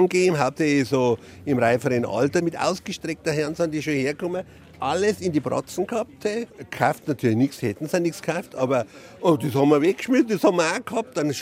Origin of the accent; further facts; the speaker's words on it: Giersing, Germany; now in Altmühltal, Germany; ich bin in Giersing groß geworden und bin aber jetzt im Altmühltal und handel mit antiken Spielzeug. Und jetzt aus Nostalgie bin ich wieder zurück in meine Heimat